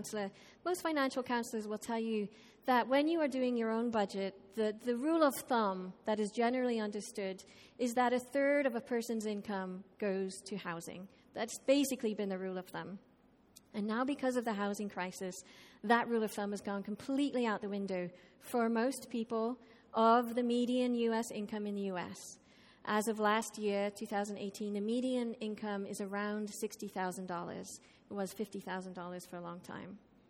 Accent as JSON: {"language": "English", "country": "Ireland", "lives_now": "United States", "said": "especially as an Irish person, you know, what people, how other people view the world and view where I live."}